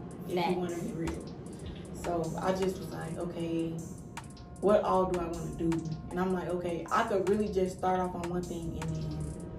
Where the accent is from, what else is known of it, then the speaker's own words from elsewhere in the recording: Chicago, Illinois, United States; I'm like, I know where I come from, so them, and it's crazy because I'm from Chicago